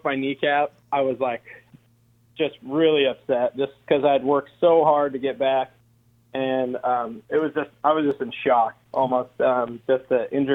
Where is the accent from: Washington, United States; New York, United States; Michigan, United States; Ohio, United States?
Washington, United States; Seattle; I got this huge opportunity now with the Seahawks, my hometown.